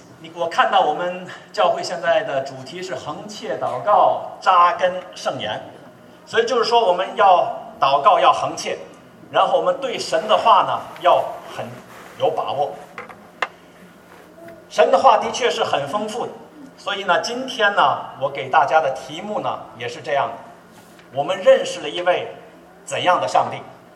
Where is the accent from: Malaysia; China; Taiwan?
China; Tianjin; 我是中国大陆来的，我是天津人，可能有我老乡。我是1999年5月份信主，1998年开始接触信仰，1999年5月份信主